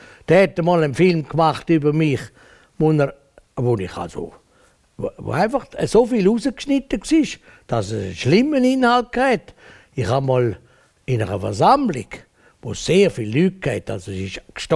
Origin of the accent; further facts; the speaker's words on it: Switzerland; Ich bin immer zurückhaltend. Wir sind Schweizer Politiker.